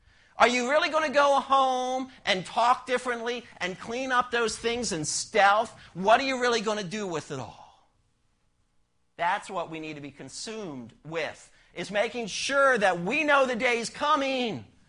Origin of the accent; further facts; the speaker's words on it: Ireland; As an Irishman, I kind of like that.